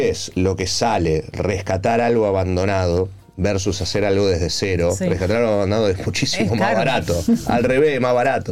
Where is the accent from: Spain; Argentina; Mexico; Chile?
Argentina; yo soy argentino, o sea, no soy un suizo